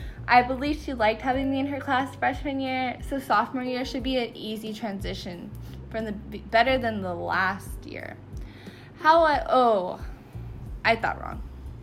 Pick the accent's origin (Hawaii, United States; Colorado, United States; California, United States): California, United States; Morgan Hill; now in Sacramento, United States; I come from Morgan Hill, California. If you don't know where that is, it's near San Jose area, aka known as the Bay Area.